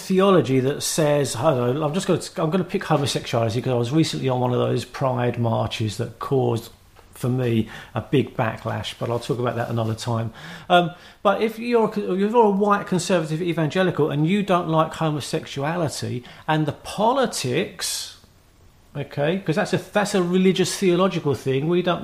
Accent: England, United Kingdom; Now, I'm English. I watch with amazement what goes on in America at the moment.

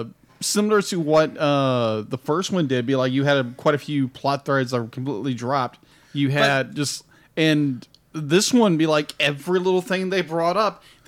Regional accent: Texas, United States; Yeah, being native Texan, it was kind of like...

